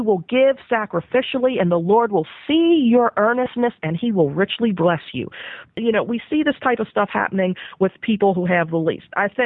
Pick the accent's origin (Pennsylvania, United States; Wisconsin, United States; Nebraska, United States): Pennsylvania, United States; Pittsburgh; I grew up Catholic in Pittsburgh, you know, working class.